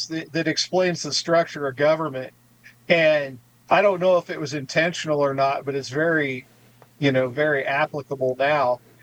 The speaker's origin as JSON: {"language": "English", "region": "Oregon", "country": "United States", "tie": "born or raised there", "said": "I loved growing up in Oregon, you know, in the 70s and 80s"}